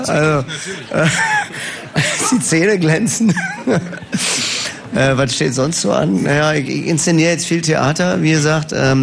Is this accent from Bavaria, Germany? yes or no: no; Berlin, Germany; accent: Berlin; Ich kann endlich mal richtig losberlinern auf der Bühne.